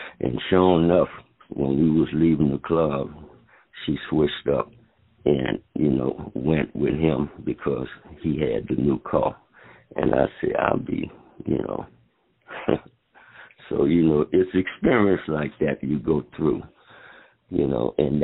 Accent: New Orleans, Louisiana, United States; being from the ghetto, you go through so much, because we are from New Orleans, the Night Wall, the Desire Project, which is a ghetto

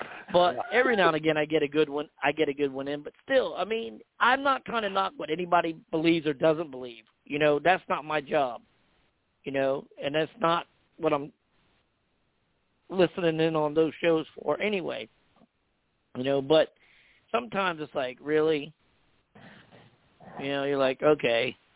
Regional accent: Missouri, United States; I'm from Missouri, the show me state. You got to show me.

